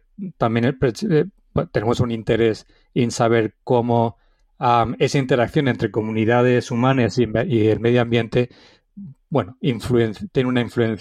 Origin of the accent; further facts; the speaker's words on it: Alicante, Valencian Community, Spain; Pues sí, yo soy originario de la ciudad de Alicante. Nací en Alicante. Mi padre es de La Mancha y mi madre es de la Vega Baja, que es de la zona sur de la provincia de Alicante.